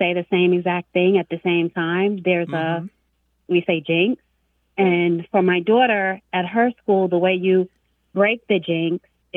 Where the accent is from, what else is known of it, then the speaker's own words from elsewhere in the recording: New York, United States; And I grew up in Long Island, so.